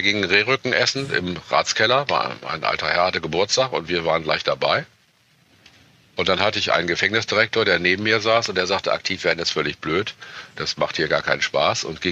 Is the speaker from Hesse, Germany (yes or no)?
no; Bremen, Germany; Da, wo ich herkomme, ich habe das schon häufig mal auf in Vorträgen, gibt es also in Bremen gibt es ein schönes altes Café